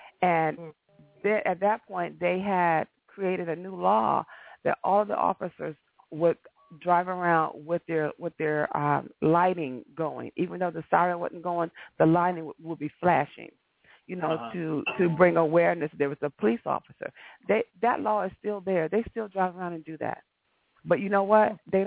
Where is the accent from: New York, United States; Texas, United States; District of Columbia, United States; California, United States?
District of Columbia, United States; Washington; You know, I'm from Washington, D.C., and I was talking to a girlfriend of mine earlier this week